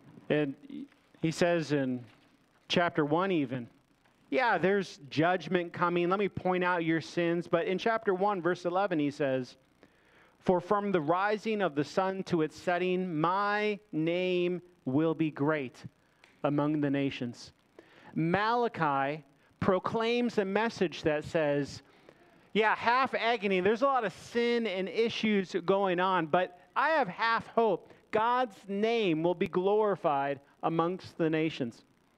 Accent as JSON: {"language": "English", "region": "Minnesota", "country": "United States", "said": "I'm from Minnesota. I can say that."}